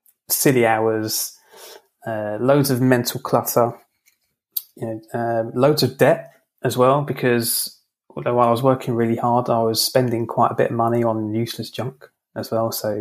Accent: London, United Kingdom; So yeah, so … I'm from London

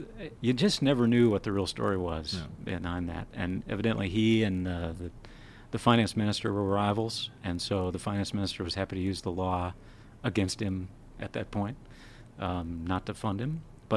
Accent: South Dakota, United States; And there I grew up in South Dakota

